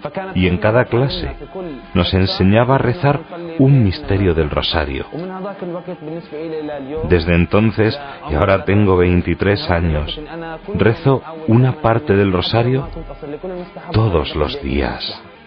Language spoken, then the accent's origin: Spanish; Beit Jala, West Bank, Palestine; Spanish is a second language; Tengo 23 años y soy de Beyjala. Beyjala es un pueblo pequeño cerca de Belén